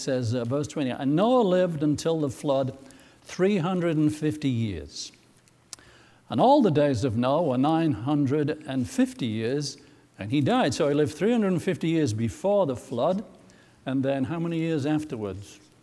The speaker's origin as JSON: {"language": "English", "region": "England", "country": "United Kingdom", "moved": "yes", "lives_now": "United States", "said": "I'm from England and people don't think much about their genealogy because everybody's been there for a long time. And when I came to the United States"}